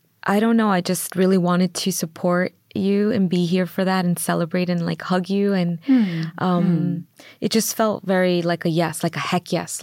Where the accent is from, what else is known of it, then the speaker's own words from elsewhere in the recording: Queens, New York, United States; So I grew up in Queens, New York, and we grew up in Middle Village. And this was a, you know, it's a, you know, working class area